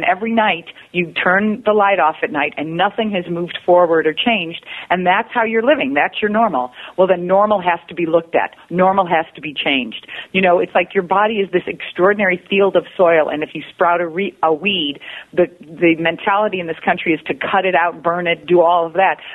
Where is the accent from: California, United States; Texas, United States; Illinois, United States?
Illinois, United States; Chicago; I'm excited about coming to Chicago, my hometown.